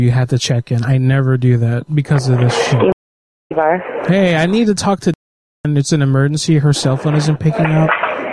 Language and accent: English; Connecticut, United States; I'm from Connecticut.